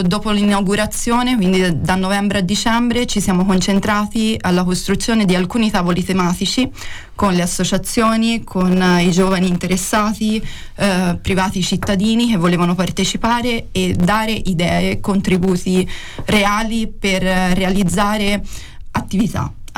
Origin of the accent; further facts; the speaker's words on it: Signa, Tuscany, Italy; io arrivo a Empoli perché sono di Signa, quindi appartengo più a un territorio che è quello della Fiana Fiorentina. Ho fatto però le scuole a Empoli